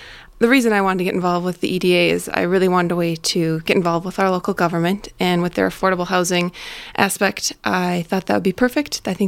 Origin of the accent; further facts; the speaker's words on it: Silver Bay, Minnesota, United States; I'm from Silver Bay originally.